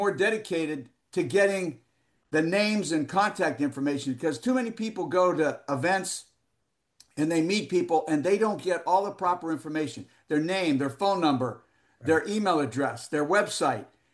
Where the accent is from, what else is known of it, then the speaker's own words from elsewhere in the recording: Youngstown, Ohio, United States; Like, I'm from Youngstown, Ohio.